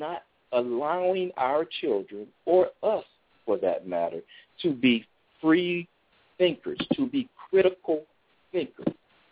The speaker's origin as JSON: {"language": "English", "region": "the South", "country": "United States", "tie": "born or raised there", "said": "I grew up in the South. We knew nothing about black history."}